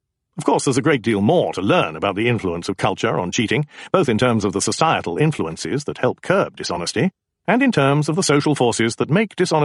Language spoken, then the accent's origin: English; Israel; Because I grew up in Israel, I especially wanted to see how Israelis measured up.